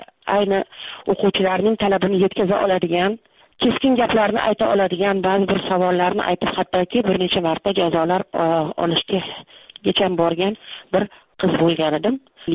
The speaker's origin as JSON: {"language": "Uzbek", "region": "Tashkent", "country": "Uzbekistan", "tie": "born there", "said": "Toshkentda, Toshkent shahridagi mana shu Beruniy xiyobonida u yerlarni biz men tug'ilgan paytda dala deyishardi"}